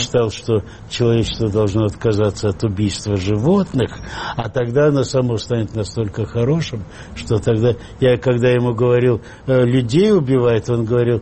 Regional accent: Khujand, Sughd, Tajikistan; also born or lived in Dushanbe; Мы переехали в Ленинабад, Ходжент, сейчас Худжант называют, вот.

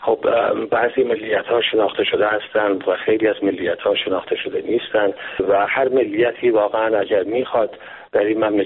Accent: Iran; also born or lived in England; من گاهن حس میکردم که در وطن خودم غریبه هستم. من در غربت زندگی کرده بودم، در انگلستان هم که فرمودید در ابتدای صحبت به عنوان محصل زندگی کرده بودم

